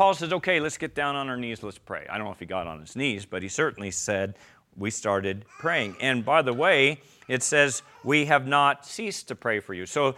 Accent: California, United States; also born or lived in Long Beach / San Diego; I'm from California, I was born in Long Beach, lived in San Diego, so yeah, I know all of those areas quite well

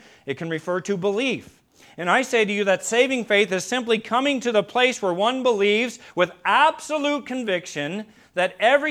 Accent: Seal Beach, California, United States; As a youngster, I was born in Long Beach, California, lived in Seal Beach, California, and I'd be taken out to the beach

